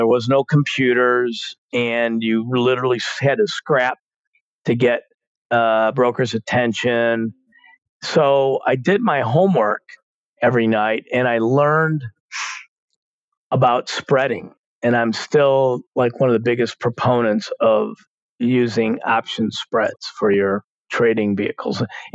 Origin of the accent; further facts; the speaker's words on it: Chicago, Illinois, United States; I grew up in Chicago. I caddied for these guys. And I made my way back to Chicago